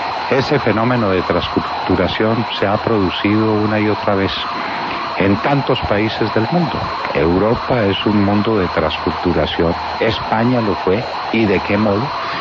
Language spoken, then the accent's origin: Spanish; Colombia